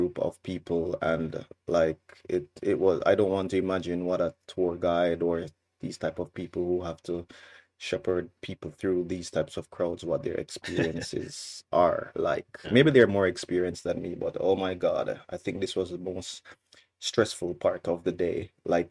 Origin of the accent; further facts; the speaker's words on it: Jamaica; Anytime I tell people that I'm from Jamaica, people always get so excited